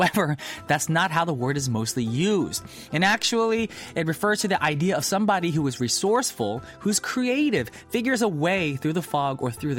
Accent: New Jersey, United States; now in South Korea; I remember growing up in South Jersey, my mom and dad would make me go to New York, to K-Town

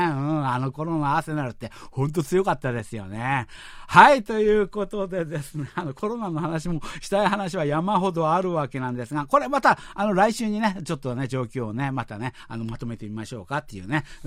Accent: Seoul, South Korea; Japanese is a second language; 私みたいに、あの、ソウルで、あの、生まれ育ったやつはですね、ソウルの昔住んでた町をですね、あの私の場合はあのチョンノなんですけれども、

